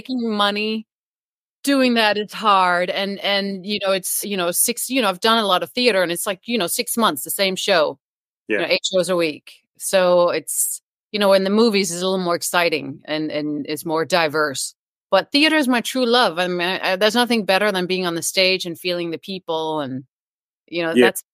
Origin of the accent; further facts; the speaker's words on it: Denmark; I'm born and raised in Denmark, and my dad is Russian. So I went to school in Russia, but I grew up in Denmark.